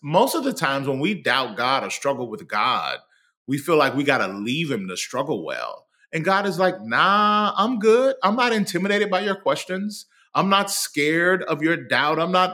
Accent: Mississippi, United States; I'm from Mississippi. The old saints at our church used to say

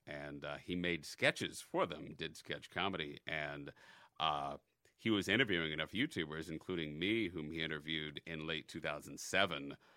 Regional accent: Illinois, United States; The North Chicago suburbs. Elgin, Schaumburg, Bartlett, Evanston, kind of bounced around.

